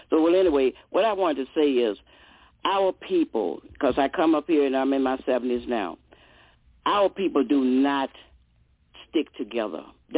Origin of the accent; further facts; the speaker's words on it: the South, United States; Well, we came from the South